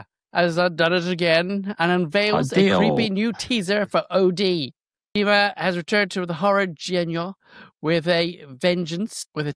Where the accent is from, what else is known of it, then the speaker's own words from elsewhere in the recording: Ireland; I can say that because I'm Irish.